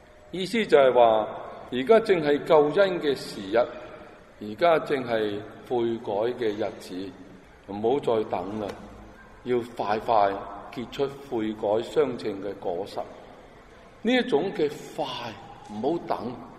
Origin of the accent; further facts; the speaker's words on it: China; 好像我们中国人有一句警句